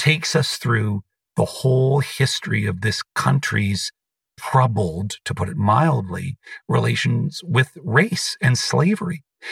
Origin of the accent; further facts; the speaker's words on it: Canada; I am a Canadian